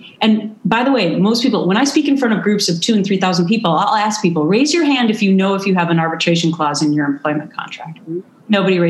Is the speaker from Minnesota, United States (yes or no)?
yes; Minnesota, United States; And I'm from Minnesota, where people are really nice, and it's not like you sue people every day.